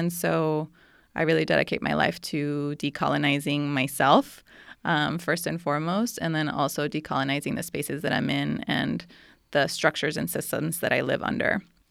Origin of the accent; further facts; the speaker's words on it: Monteverde, Puntarenas, Costa Rica; a queer, mixed race, Latinx person. I was born and raised in Monteverde, Costa Rica, which is a small town on the top of a mountain in Costa Rica. And my people are, on my dad's side, a mix of indigenous folks from there and Spanish colonizers.